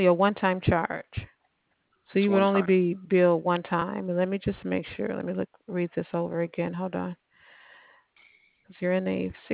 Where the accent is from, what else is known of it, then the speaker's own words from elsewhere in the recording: Chicago, Illinois, United States; I'm from Chicago, so the snow that we did get here was nothing.